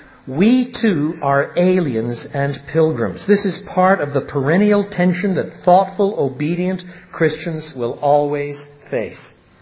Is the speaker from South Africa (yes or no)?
no; Canada; When I was a boy growing up in Canada in the 1950s